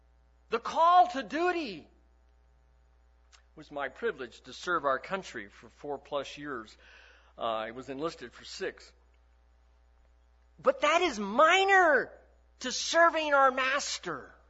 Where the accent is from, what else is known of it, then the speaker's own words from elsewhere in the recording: Texas, United States; I grew up in the Texas Panhandle and football was the king of sports.